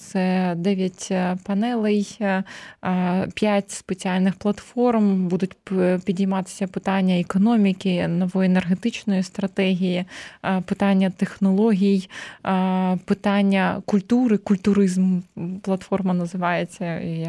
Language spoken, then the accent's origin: Ukrainian; Cherkasy, Cherkasy Oblast, Ukraine; born there; я сама дівчинкою народилася в Черкасах